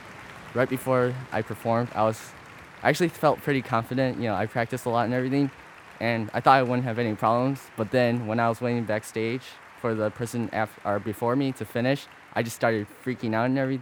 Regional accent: Long Grove, Illinois, United States; I'm from Long Grove, Illinois. I am 14 years old, and I'm currently enrolled in Woodlawn Middle School.

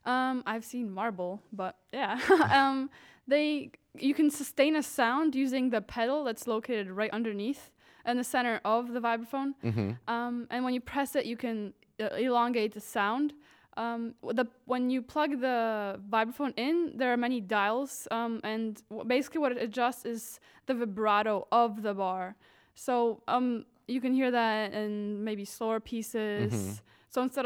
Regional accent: Białystok, Podlaskie Voivodeship, Poland; English is a second language; the website of Jagiellonia, which is Białystok, my hometown, it's soccer team

